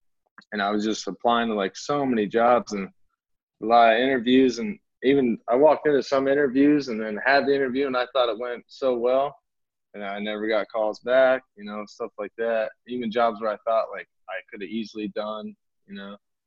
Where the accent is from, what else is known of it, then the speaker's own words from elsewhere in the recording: Harveys Lake, Pennsylvania, United States; Like Northeast PA. Right. Like you know, I just always say Wilkes-Barre, Scranton. Right. Everybody knows the office. Right. You know what I mean? But really I was from like Harvey's Lake, PA.